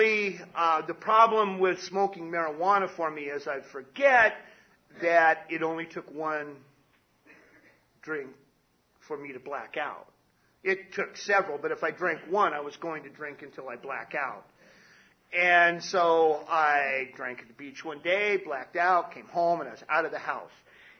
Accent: Palm Springs, California, United States; I grew up in Palm Springs.

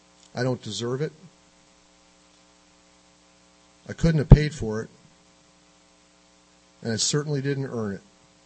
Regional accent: East Coast, United States; the poor boxes in the churches in my hometown on the East Coast

